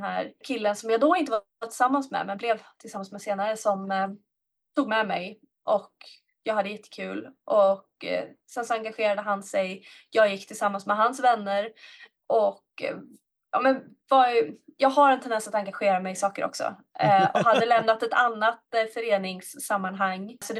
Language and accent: Swedish; Gothenburg, Västra Götaland County, Sweden; jag är uppvuxen i Göteborg